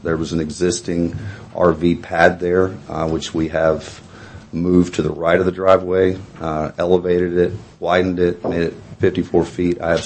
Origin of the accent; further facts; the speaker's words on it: the Ozarks, United States; also born or lived in Fayetteville, Arkansas / Florida; Although I was born in Fayetteville, Arkansas, and raised in the Ozarks, I've been in Florida for the last 21 years. Just moved back here.